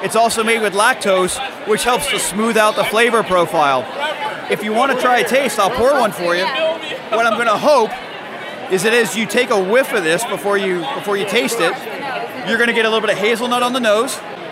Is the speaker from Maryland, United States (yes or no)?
yes; Bel Air, Maryland, United States; I'm here tonight with my good friend …. We're from Bel Air.